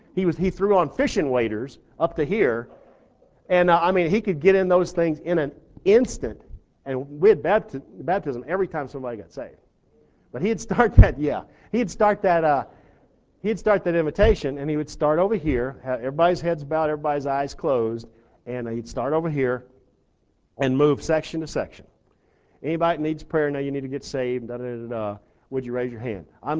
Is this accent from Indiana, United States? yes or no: no; Texas, United States; And that stuff used to drive me crazy, because I'm from Texas, went to Pensacola Bible Institute.